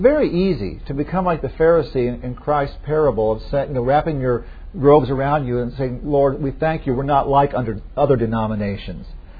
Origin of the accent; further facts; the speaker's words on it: Indiana, United States; I think there's one Presbyterian church in my hometown, Indiana, it's PCUSA.